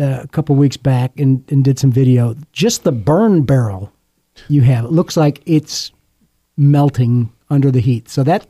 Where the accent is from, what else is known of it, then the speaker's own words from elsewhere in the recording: Chicago, Illinois, United States; I grew up in Chicago, and to me, when I have a baby back rib or slab of baby back ribs that I remember in Chicago or spare ribs, it almost seems like a different animal to me